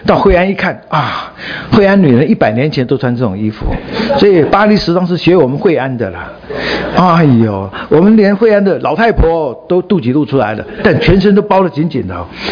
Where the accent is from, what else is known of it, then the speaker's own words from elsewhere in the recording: Taiwan; 我是台湾出生，福建人。虽然我的原籍是河南